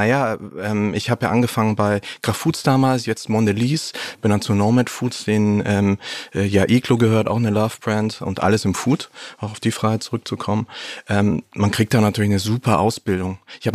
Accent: Baden-Württemberg, Germany; Also ich bin aufgewachsen im Schwabeländle, auf der grünen Wiese in einem kleinen Dorf.

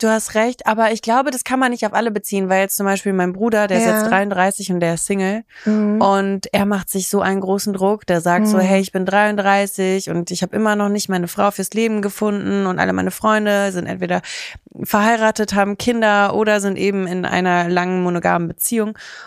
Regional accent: Kaiserslautern, Rhineland-Palatinate, Germany; Wenn ich mich dann mit meiner Heimat Kaiserslautern beschäftige

